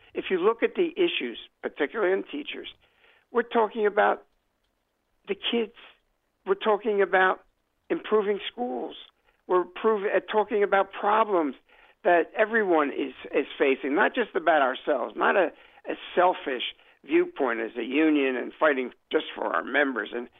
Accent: Philadelphia, Pennsylvania, United States; And, you know, and my hometown is Philadelphia.

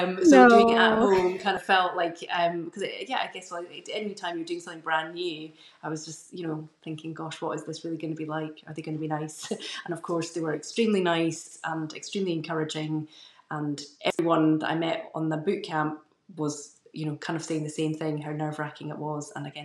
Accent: Edinburgh, Scotland, United Kingdom; also born or lived in Newcastle; I'm from Edinburgh and trained in Newcastle in medicine

